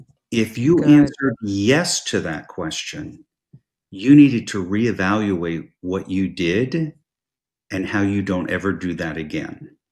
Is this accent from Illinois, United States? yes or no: no; New Jersey, United States; I ran for city council in the town I grew up in New Jersey.